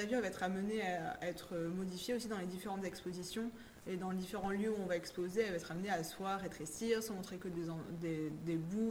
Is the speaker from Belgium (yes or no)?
no; South, France; accent: southern French; Quand on vient de différentes, du sud de la France par exemple, et qu'on vient à Paris, on est moqué pour notre accent du sud.